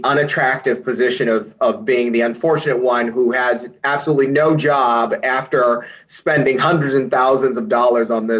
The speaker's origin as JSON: {"language": "English", "town": "Chicago", "region": "Illinois", "country": "United States", "tie": "born or raised there", "said": "You know, I'm from Chicago, born and raised. So I had never, traveled to Dubai."}